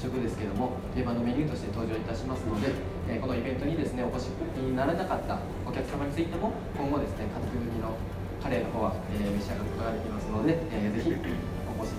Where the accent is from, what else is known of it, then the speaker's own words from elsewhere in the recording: Isahaya, Nagasaki, Japan; 私はですね、長崎県の諫早市というところの出身になります。